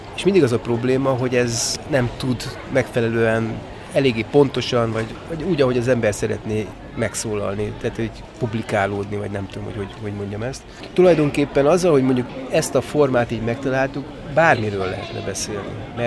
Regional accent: Debrecen, Hajdú-Bihar, Hungary; Lehet, hogy ez azon is múlik, hogy mi debreceniek vagyunk mindannyian

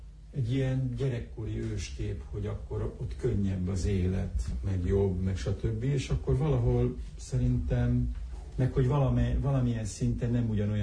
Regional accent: Hungary; én ugye elsősorban magyarként voltam ott.

